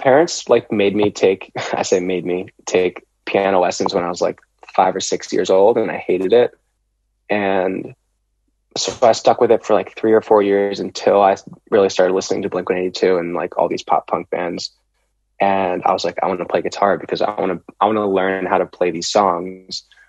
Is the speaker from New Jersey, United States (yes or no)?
yes; New Jersey, United States; I'm from New Jersey. Yeah.